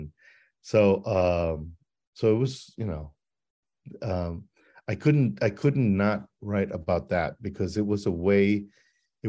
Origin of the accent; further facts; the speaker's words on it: El Paso, Texas, United States; my sort of creative nonfiction book on growing up in El Paso